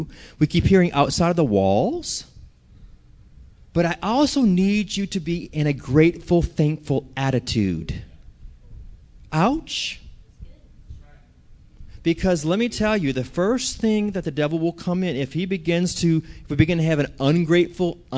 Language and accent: English; Louisiana, United States; I'm from Louisiana.